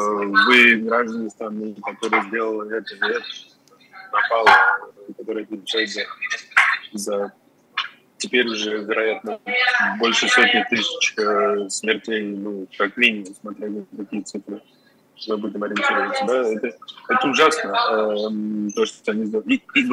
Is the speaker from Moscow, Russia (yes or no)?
yes; Moscow, Russia; moved away; Ну, вот вы сами говорите, да, я 2 года не видел Москву. Я из Москвы сам, то есть это мой город.